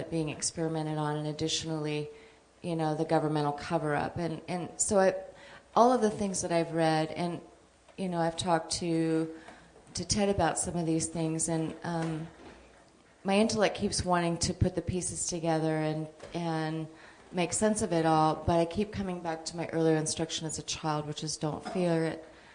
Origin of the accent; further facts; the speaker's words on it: Hawaii, United States; As a child growing up in Hawaii and having that strong lineage in my bones